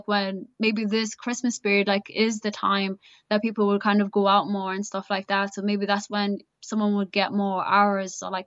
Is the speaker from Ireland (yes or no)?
yes; Carlow, Leinster, Ireland; because I'm from Carlow